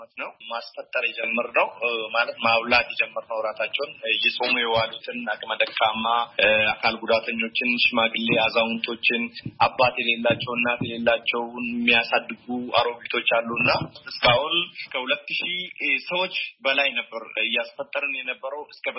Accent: Limu Kosa, Oromia, Ethiopia; now in Jimma, Ethiopia; ማለት እንግዲህ በማህበራዊ ድረገጽ የተወሰኑ ሰዎች ያውቁኛል። ጂማዞን ሊሞ ኮሳውራዳ ነው ተወልጄ ያደኩት። ትምህርቴን አንደኛ ደረጃ ለኩቺሜ በመትገኝ ትምህርት ቤት ነው የጀመርኩት። ሁለተኛ ደረጃ ጆራ ቦቶር ነው የተማርኩት። ጂማ ነው የምኖረው በዚህ ሰዓት።

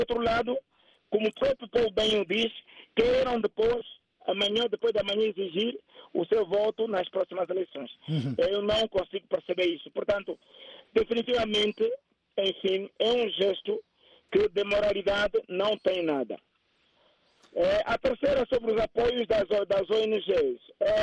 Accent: Angola; Eu, como angolano, não posso perceber

